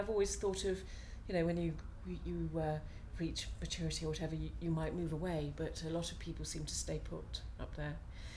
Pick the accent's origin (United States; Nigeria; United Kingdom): United Kingdom; Brighton, South East England; born there; now in Gloucestershire, United Kingdom; I was born near Brighton, and I've lived in London, and I've lived in Kent for a long time, up in Nottinghamshire, down in Devon, back to London, and then over to Gloucestershire.